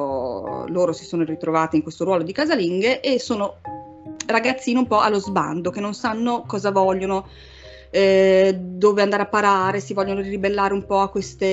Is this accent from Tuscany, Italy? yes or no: no; Modena, Emilia-Romagna, Italy; come vi ho detto e si sente dalla mia cadenza, io sono di Modena, quindi ho detto: un killer qua nella mia città